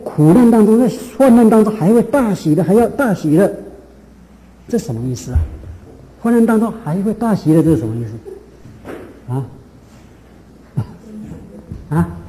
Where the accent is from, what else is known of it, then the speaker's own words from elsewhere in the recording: China; 我们中国人孟子有一句话是怎么样啊？